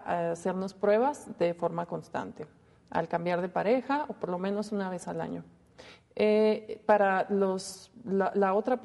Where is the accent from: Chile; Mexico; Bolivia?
Mexico; padecemos como mexicanos